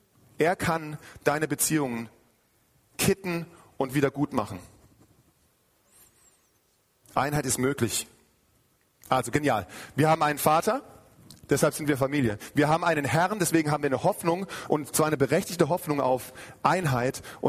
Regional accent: Mannheim, Baden-Württemberg, Germany; Ich komme zwar aus dem Süden Mannheims

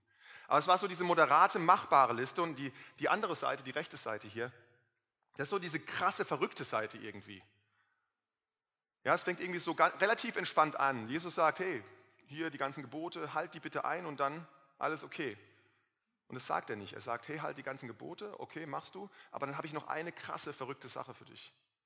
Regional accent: Germany; Das können wir als Deutsche ganz gut nachvollziehen. Sicherheit ist uns wichtig.

